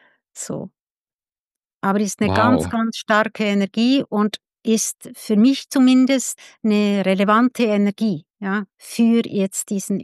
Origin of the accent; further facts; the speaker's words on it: Switzerland; Ich bin Schweizerin